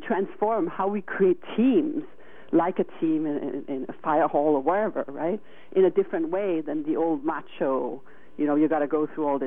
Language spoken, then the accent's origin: English; Copenhagen, Capital Region of Denmark, Denmark; English is a second language; I mean, you hear an accent probably in my language here. I'm Danish, right? So I was brought up in Copenhagen, you know, into my adulthood.